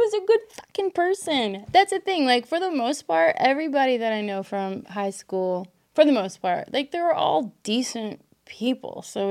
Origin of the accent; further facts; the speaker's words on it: Louisville, Kentucky, United States; because I know how I was growing up in Louisville, Kentucky, and how it was when I hit 18